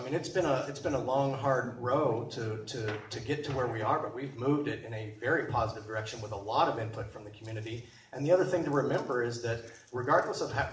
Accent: Elk Grove, California, United States; When I was growing up in Elk Grove, almost all of the city where most of our residents lived looked more like the rural area.

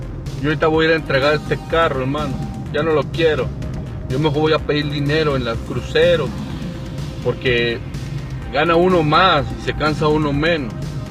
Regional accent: Tegucigalpa, Francisco Morazán, Honduras; now in Mexico; Nosotros venimos de Tegucigalpa, Honduras, hermano, y llegamos a este país donde nos ha abierto la puerta

